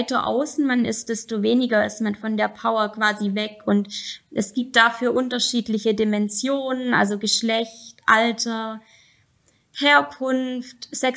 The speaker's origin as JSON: {"language": "German", "country": "Germany", "tie": "born or raised there", "said": "ich bin in Deutschland christlich aufgewachsen, aber ich lebe hier mit einer muslimischen Familie"}